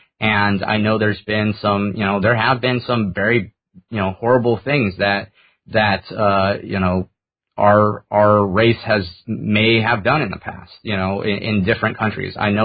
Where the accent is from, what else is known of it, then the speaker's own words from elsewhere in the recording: California, United States; I grew up here in California. My ancestors actually, like, were among the founders of the state here.